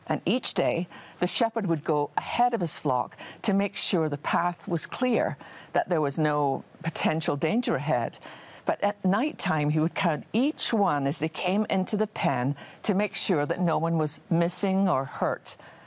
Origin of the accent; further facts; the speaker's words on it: Scotland, United Kingdom; Well, I have always loved, ever since I was a wee girl growing up in Scotland, I've always loved Psalm 23.